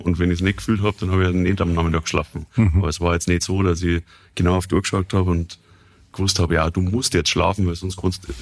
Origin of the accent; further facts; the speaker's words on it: Rosenheim, Bavaria, Germany; War halt die Erscheinung damals, als ich als kleiner Bub da im Stadion immer die Spiele von der ersten angeschaut habe und immer Verteidiger gewesen bin